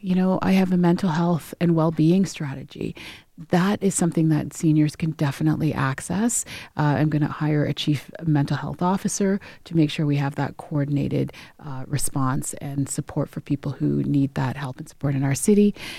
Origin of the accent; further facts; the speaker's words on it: Scarborough, Ontario, Canada; I'm from Scarborough. I'm from that outside.